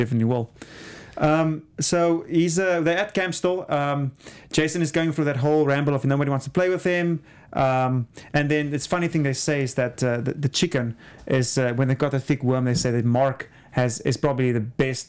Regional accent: South Africa; I'm from South Africa. I've seen that before, but a lot of people you haven't.

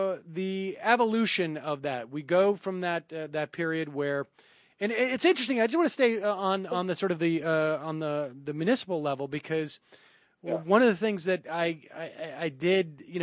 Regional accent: Worcester, Massachusetts, United States; when it took place in my hometown, Worcester, Massachusetts

